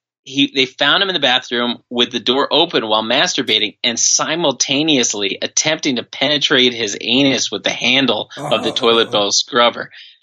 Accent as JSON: {"language": "English", "region": "New Jersey", "country": "United States", "tie": "born or raised there", "said": "That's in my home state."}